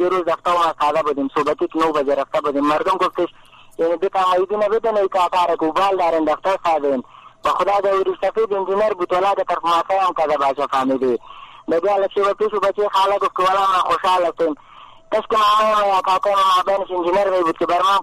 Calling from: Jalalabad, Nangarhar, Afghanistan; از جلال آباد هستم، از انگرار.

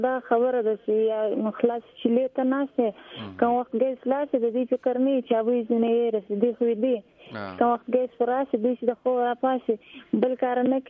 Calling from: Karachi, Sindh, Pakistan; زه په کراچي کې

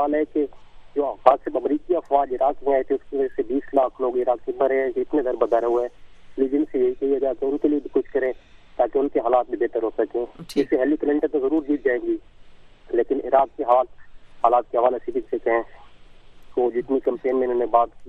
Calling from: Bhakkar, Punjab, Pakistan; جی میں ڈسٹرکٹ بکر نمگسو پاکستان سے بات کر رہا ہوں

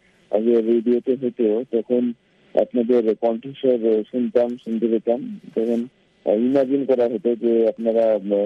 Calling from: West Bengal, India; আমি পশ্চিমবঙ্গের মুর্শিদাবাদ জেলার নদেখানা ভাবনা গ্রাম থেকে বলছি।

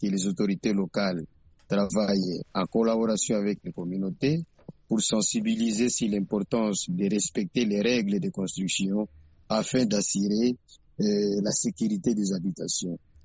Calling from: Bukavu, South Kivu, DR Congo; ici chez nous à Bukavu, en République démocratique du Congo

